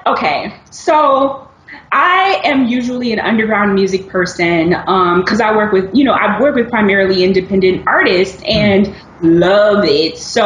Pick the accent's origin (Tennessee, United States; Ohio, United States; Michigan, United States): Michigan, United States; Detroit; I have to choose my hometown because it made me Detroit.